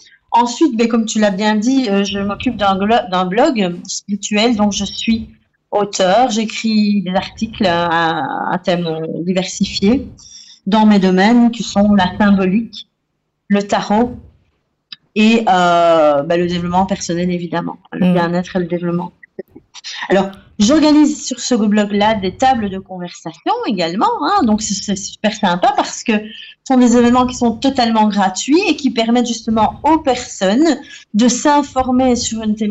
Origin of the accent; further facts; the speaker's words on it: Liège, Wallonia, Belgium; now in Spain; Moi, je suis liégeoise d'origine, mais je vis en Andalousie depuis 7 ans. Mmh. Donc, ça fait 7 ans que je vis là-bas, dans le sud de l'Espagne, dans une réserve naturelle qui s'appelle Cabo de Gata, entre Almeria et Malaga.